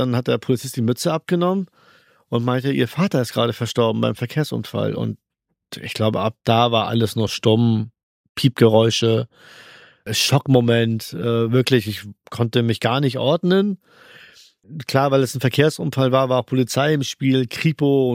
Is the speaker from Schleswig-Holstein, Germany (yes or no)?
yes; Henstedt-Ulzburg, Schleswig-Holstein, Germany; ich bin in Hensch-Ulzburg geboren und ich bin waschechter Hensch-Ulzburger.